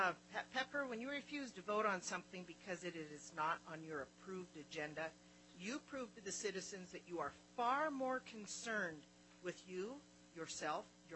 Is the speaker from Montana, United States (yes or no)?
yes; Montana, United States; Personally, maybe it's because I'm from Montana, but I could never live like that.